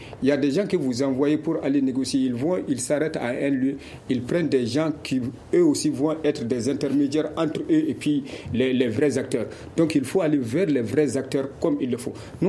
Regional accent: Mali; nous sommes des musulmans, nous sommes des Maliens.

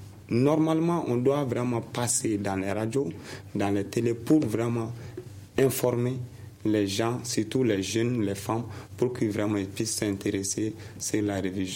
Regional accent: Kati, Koulikoro, Mali; Parce que même à Kati, moi je suis de Kati

